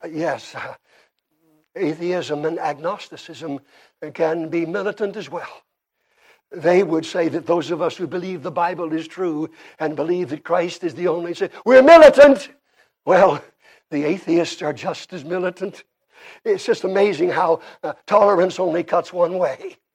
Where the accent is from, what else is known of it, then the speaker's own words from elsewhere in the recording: Canada; accent: Canadian; My Canadian accent won't allow me to drag out the word Lord quite as long as she did